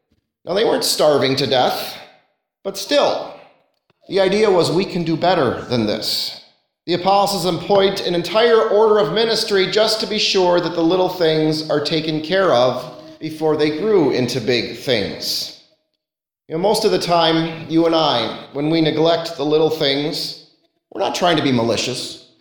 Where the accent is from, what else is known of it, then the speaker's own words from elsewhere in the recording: California, United States; Church I grew up in California, we had two men, both wonderful, faithful men of God.